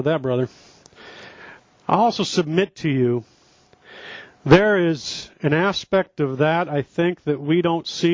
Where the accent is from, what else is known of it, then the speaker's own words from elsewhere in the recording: Missouri, United States; smaller than the size of the state of Missouri, my home state